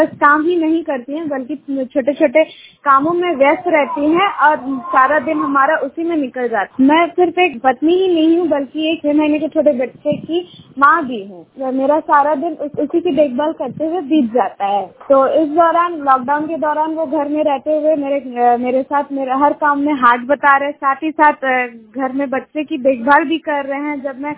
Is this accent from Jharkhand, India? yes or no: yes; Jharkhand, India; मैं पूर्वी सिंहभूम से हूँ।